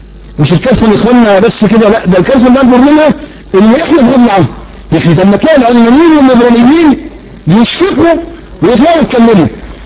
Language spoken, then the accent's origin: Arabic; Egypt; قصور البيوت المصريين احنا كمصريين اكلنا بتقالى في الزبالة